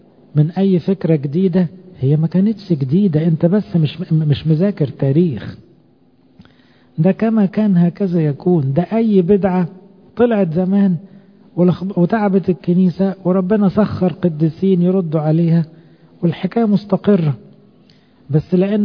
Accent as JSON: {"language": "Arabic", "country": "Egypt", "said": "اي كرامة لينا كمصريين ان ربنا يعتبرنا شعبه؟"}